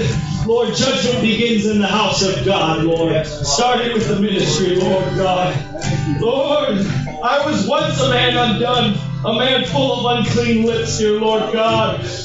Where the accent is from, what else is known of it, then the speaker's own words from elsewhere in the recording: Sweetwater, Tennessee, United States; I come from Sweetwater, Tennessee. That's where my church is.